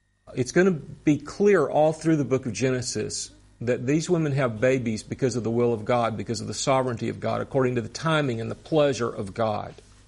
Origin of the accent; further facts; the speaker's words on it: Atlanta, Georgia, United States; I'm from Atlanta, Georgia. The most famous book ever to come out of Atlanta, Georgia is a book called Gone with the Wind.